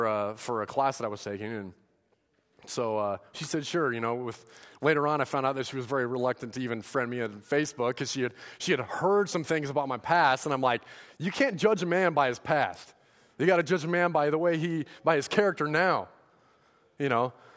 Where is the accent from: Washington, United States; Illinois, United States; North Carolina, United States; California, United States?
Washington, United States; now in Nebraska, United States; Nebraska's a nice state, but I'm from Washington.